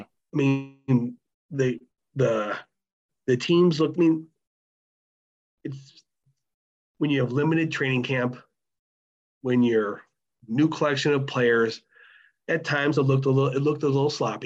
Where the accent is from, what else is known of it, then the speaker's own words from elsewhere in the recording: Buffalo, New York, United States; And I was extremely lucky growing up in Buffalo, Buffalo, New York.